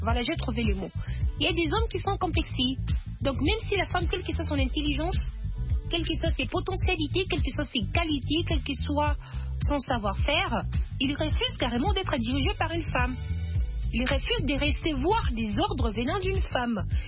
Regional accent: DR Congo; ici chez nous, en RDC

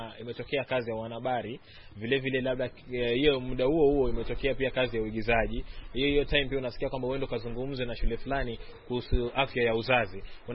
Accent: Kisauni, Mombasa County, Kenya; ni kweli mimi natoka Kisauni, na pale unapata kwamba vijana wako radicalized, wako na ile itikadi kali

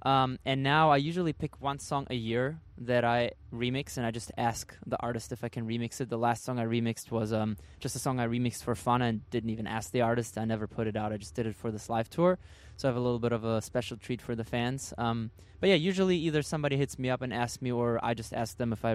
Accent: Germany; English is a second language; My last name starts with a Z, and I'm from Germany, and we pronounce the Z as Zed.

